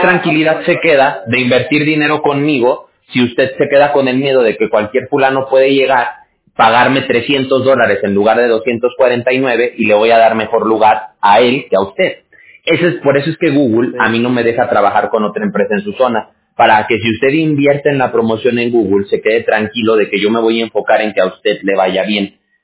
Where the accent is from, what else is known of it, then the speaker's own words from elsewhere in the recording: Aguascalientes, Mexico; Yo soy de Aguascalientes. ¿Ubica Aguascalientes usted?